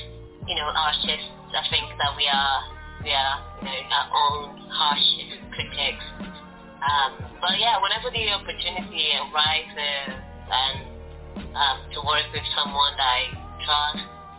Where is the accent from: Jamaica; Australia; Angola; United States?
Angola; There's another name in there, but you know, as being British, I'm from Angola, and we usually have four names